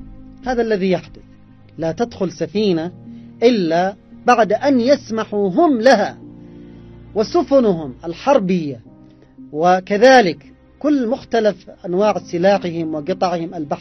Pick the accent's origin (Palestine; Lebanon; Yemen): Yemen